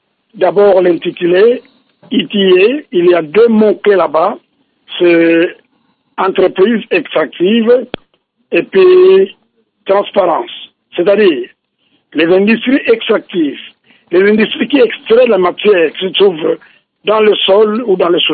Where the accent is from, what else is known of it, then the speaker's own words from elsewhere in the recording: Kongo Central, DR Congo; Par exemple, chez nous, au Bas-Congo, dans le Kikongo